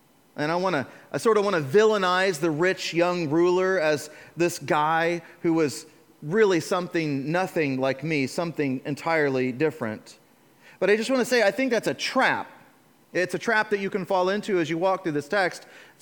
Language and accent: English; United States; But every single one of my experiences that I came through this passage was as an American.